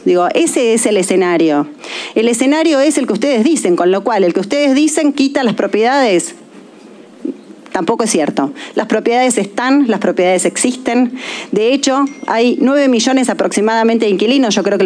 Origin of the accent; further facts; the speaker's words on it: Argentina; tenemos como argentinos y argentinas una deuda que tiene la democracia con los inquilinos y las inquilinas